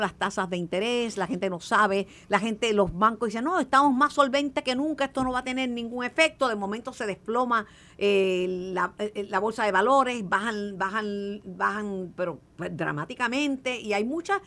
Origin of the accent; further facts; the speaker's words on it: Puerto Rico; Pues porque yo soy puertorriqueña.